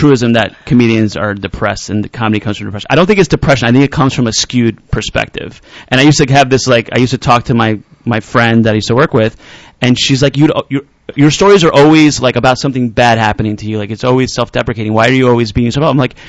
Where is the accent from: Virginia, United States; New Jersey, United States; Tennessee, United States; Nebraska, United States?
New Jersey, United States; New Jersey.